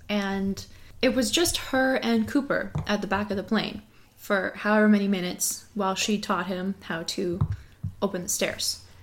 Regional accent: Canada; That's the only giveaway that we're from Canada, apparently.

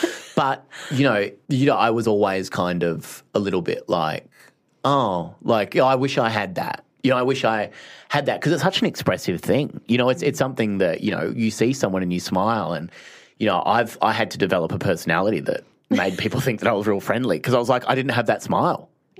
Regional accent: Phillip Island, Victoria, Australia; growing up in Phillip Island, the surfers, you know, like it was very beachy

